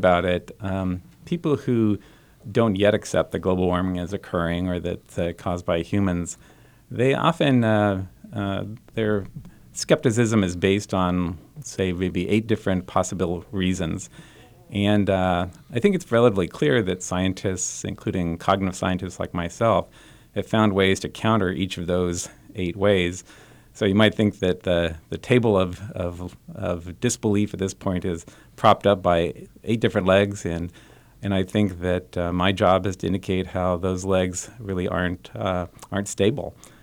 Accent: Colorado, United States; I grew up in Colorado, so this is certainly not my first time here

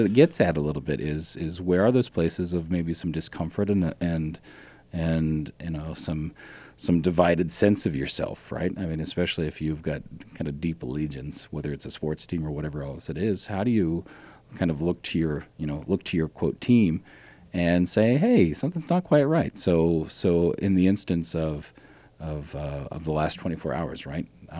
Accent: Ohio, United States; I grew up in Southern Ohio, and so I had to break with my family's allegiance to the Cincinnati Reds

